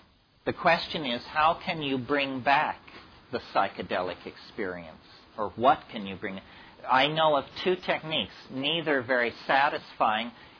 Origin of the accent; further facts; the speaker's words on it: Berkeley, California, United States; Like I grew up in Berkeley in the 1960s. You know, I was in Berkeley from 65 to 70, the golden age.